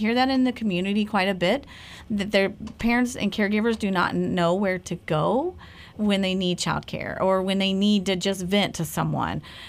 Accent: Nashville, Tennessee, United States; I grew up in a big city. I grew up right outside Nashville, Tennessee.

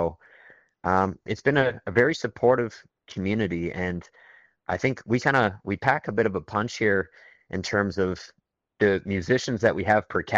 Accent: Brackley Beach, Prince Edward Island, Canada; Well, I grew up in the North Shore, so like Brackley Beach

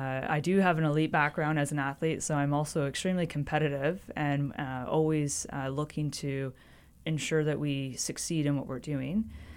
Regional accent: Perth, Western Australia, Australia; growing up in Perth, there's a personal tie to the project for me in that sense.

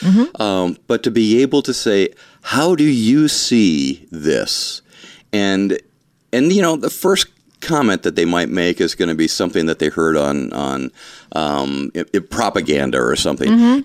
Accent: Ludington, Michigan, United States; Of course, Ludington was my hometown.

